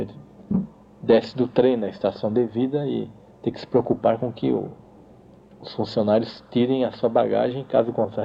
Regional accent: São Paulo, Brazil; born there; eu nasci no Bom Retiro, próximo às estações da Luz e Sorocabana, tá?

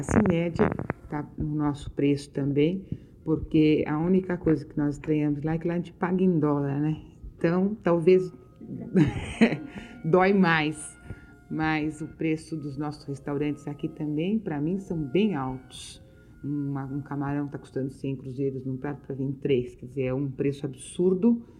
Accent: São Paulo, Brazil; Como eu nasci e fui criada em São Paulo

